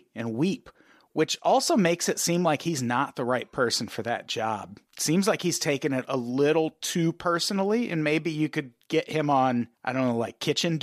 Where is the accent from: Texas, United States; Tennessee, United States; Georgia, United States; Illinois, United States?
Illinois, United States; Peoria; when I was growing up in Peoria, it was the mental hospital.